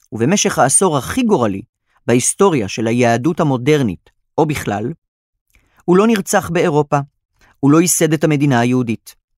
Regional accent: Atlantic City, New Jersey, United States; גדלתי באטלנטיק סיטי, ניו ג'רזי. רוב השנה הבתים סביבנו עמדו ריקים, ובקיץ הם היו מתמלאים ביהודי פילדלפיה העשירים.

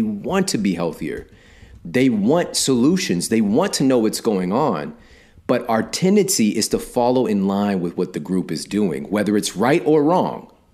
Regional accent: Ferguson, Missouri, United States; because where I come from, I'm from Ferguson, Missouri. It's where I spent the majority of my years.

